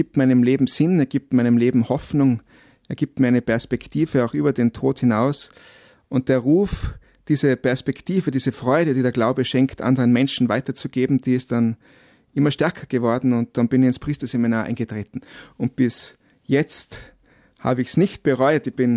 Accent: Kitzbühel, Tyrol, Austria; Und ich selber bin also mit dem Sport aufgewachsen. In Kitzbühel natürlich gibt es viele, also Kitzbühel, meine Heimatstadt, da gibt es viele Sportveranstaltungen.

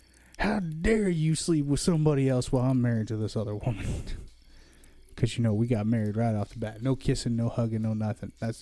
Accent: Kansas, United States; We're from Southeast Kansas, okay?

